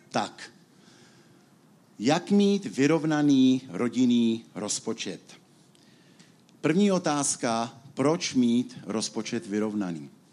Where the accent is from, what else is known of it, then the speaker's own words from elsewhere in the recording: Chomutov, Ústí nad Labem Region, Czechia; jsem tady s manželkou, pocházíme z Chomutova.